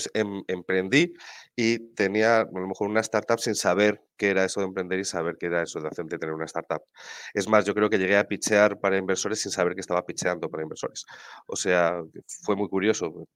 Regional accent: Salamanca, Castile and León, Spain; now in Málaga, Spain; ¿de dónde salgo? De Salamanca. O sea, yo llevo aquí en Málaga 10 años, pero yo soy de Salamanca, me lo notarás por el acento.

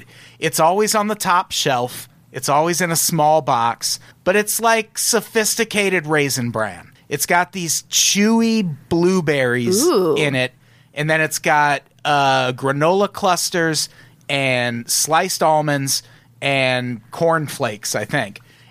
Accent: Peoria, Illinois, United States; Might be. I lived in a test market. I grew up in Peoria, Illinois.

